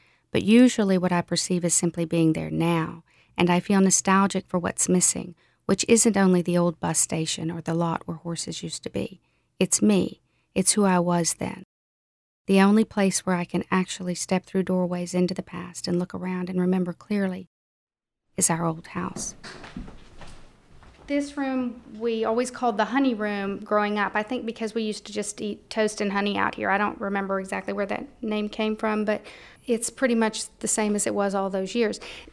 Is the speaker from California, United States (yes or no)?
no; San Marcos, Texas, United States; I grew up in San Marcos.